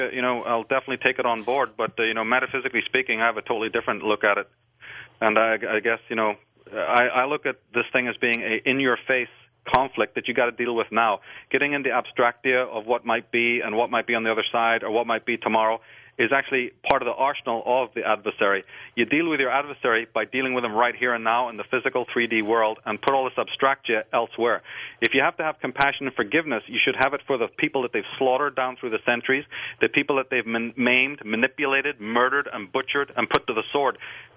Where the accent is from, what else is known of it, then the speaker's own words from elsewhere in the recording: Ireland; Maybe it's because I'm from Ireland, but I don't believe in forgiveness personally.